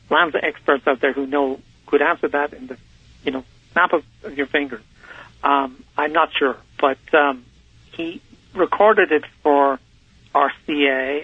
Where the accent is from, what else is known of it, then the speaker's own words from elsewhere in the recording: Ireland; as a young boy growing up in Ireland